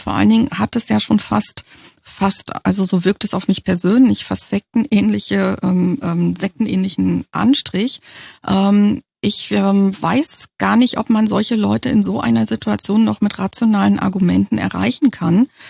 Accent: Germany; ich bin ja in der DDR geboren und groß geworden

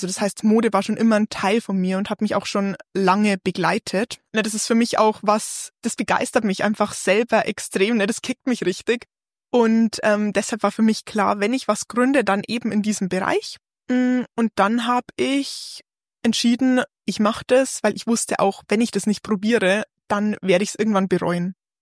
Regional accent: Bavaria, Germany; now in Nuremberg, Germany; bin 27 Jahre alt und bin gebürtige Niederbayerin. Aktuell wohne ich in Nürnberg, ziehe aber bald um nach München.

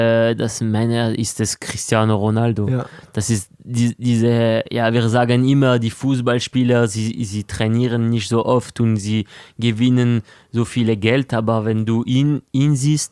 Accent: France; German is a second language; Aber ich habe richtig dieses Gefühl, dass für einen Franzose ist es auch.

